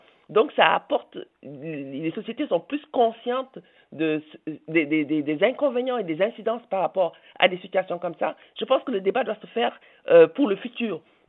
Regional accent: Quebec, Canada; En tant que Québécoise, je m'interroge aussi là-dessus d'origine africaine.

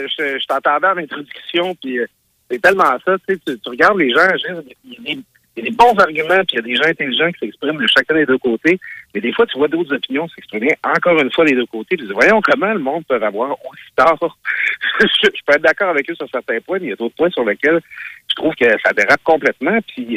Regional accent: Alma, Quebec, Canada; Moi, j'ai grandi quand j'étudiais à Alma

